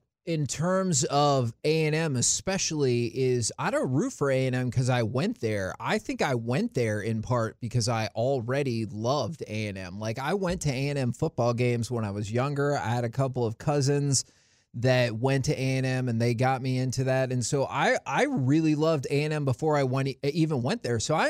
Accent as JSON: {"language": "English", "region": "Montana", "country": "United States", "moved": "yes", "said": "I came to Texas from Montana in 98, and I never watched any of the college sports."}